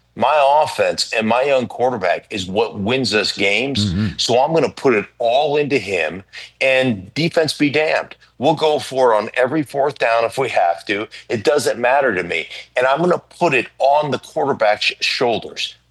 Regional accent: Alaska, United States; being a kid growing up in Alaska, being a huge fan of the National Football League

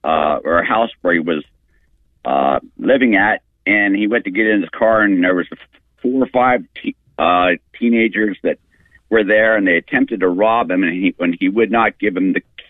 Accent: Pennsylvania, United States; He's from my hometown in Pennsylvania

